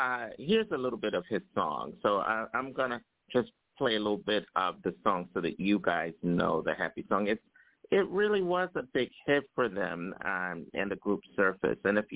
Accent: Philadelphia, Pennsylvania, United States; also born or lived in New Jersey / New York; I'm from New York. Well, actually Philadelphia originally, but I lived in the New Jersey area. So I'm in the Northeast

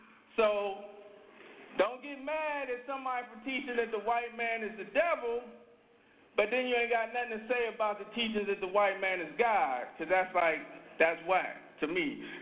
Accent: Berkeley, California, United States; Like, I grew up in South Berkeley, but people, they think I'm from Oakland.

